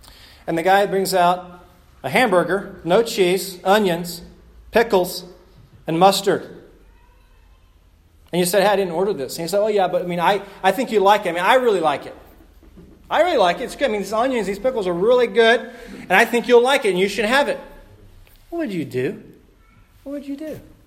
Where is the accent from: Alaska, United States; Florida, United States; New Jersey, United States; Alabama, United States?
Alabama, United States; now in Fresno, United States; Perhaps that doesn't happen here in Fresno that much. It happens all the time growing up in Alabama.